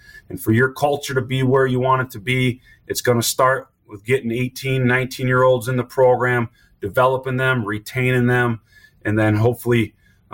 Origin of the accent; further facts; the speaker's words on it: Wisconsin, United States; I mean, I think I grew up in Wisconsin, so well aware of the competitiveness of this conference